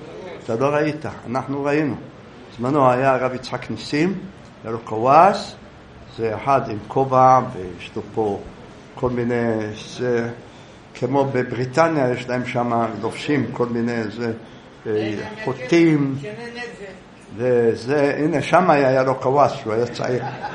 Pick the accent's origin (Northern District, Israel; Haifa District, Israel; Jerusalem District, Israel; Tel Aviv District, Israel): Jerusalem District, Israel; Jerusalem; אני הייתי ילד, גדלתי שם